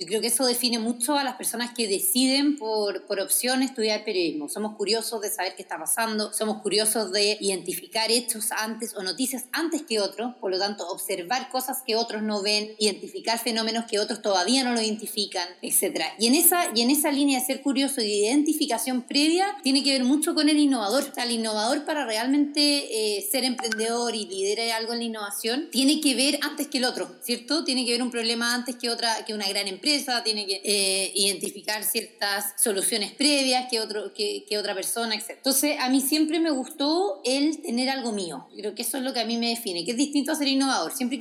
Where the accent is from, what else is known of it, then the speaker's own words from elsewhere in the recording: Brazil; now in Chile; yo me crié en Brasil porque por trabajo mi papá me tuvo que ir para allá.